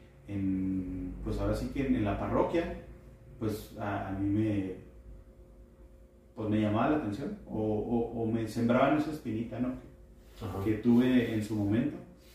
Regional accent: Parral, Chihuahua, Mexico; now in Chihuahua, Mexico; Yo creo que me vine aquí a la ciudad de Chihuahua, me migré de Parral para hacer la carrera. En aquel momento, pues en Parral no existía la carrera que yo quería.

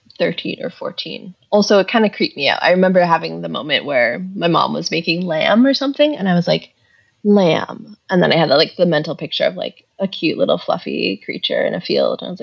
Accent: Massachusetts, United States; I grew up in Massachusetts, and so did she.

